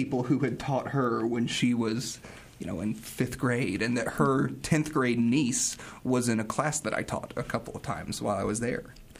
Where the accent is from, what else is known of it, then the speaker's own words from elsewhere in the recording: United States; as an American, there's this mindset I've been inculcated into of take care of yourself.